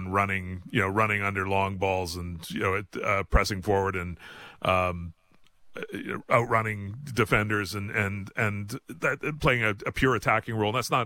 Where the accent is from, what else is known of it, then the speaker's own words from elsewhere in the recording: Canada; as a Canadian, it's great to have her back playing for Canada